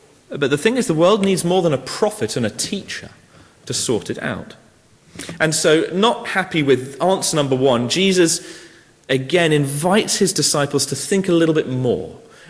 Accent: United Kingdom; I'm British

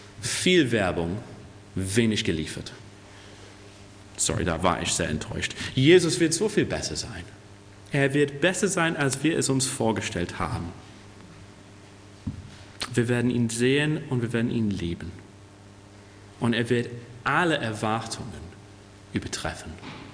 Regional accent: England, United Kingdom; German is a second language; now in Germany; für mich als Engländer in Deutschland

